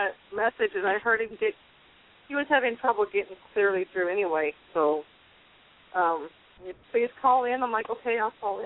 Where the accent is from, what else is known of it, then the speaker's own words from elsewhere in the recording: Midwest, United States; Yeah, I'm from the Midwest. I've only been here a couple years.